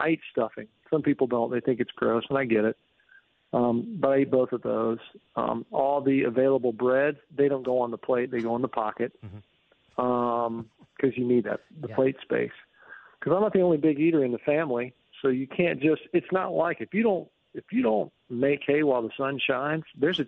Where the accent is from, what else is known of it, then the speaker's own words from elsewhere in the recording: United States; And as an American, I eat as almost, not as a sport, but it's an avocation, really.